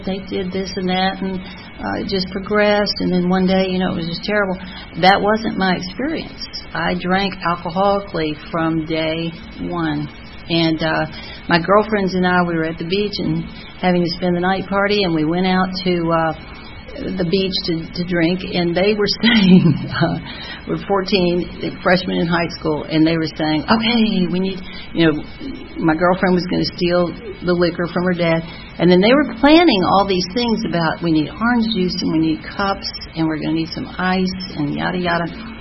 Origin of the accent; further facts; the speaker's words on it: Jacksonville, Florida, United States; born there; And I was born in Florida in Jacksonville in 1948 into a seriously alcoholic family and home.